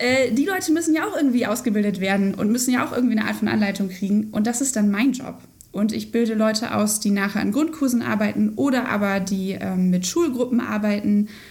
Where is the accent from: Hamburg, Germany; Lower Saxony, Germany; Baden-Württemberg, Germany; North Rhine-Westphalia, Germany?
North Rhine-Westphalia, Germany; Westerkappeln; 29 Jahre alt und bin seit 2019 auf der Stelle. Gebürtige Westerkappelnerin, bin also sehr stolz, hier gerade in meiner Hometown diesen Podcast aufnehmen zu dürfen.